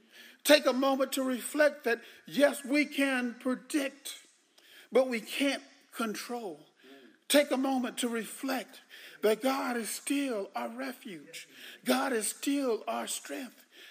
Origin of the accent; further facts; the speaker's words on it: Aberdeen, North Carolina, United States; separating me from my loved ones in my hometown of Aberdeen.